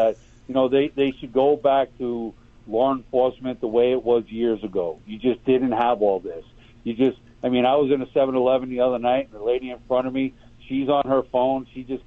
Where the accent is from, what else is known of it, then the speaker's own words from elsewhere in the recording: New York City, New York, United States; And when I was growing up in New York City, if you got caught with a gun, it was 5 years mandatory.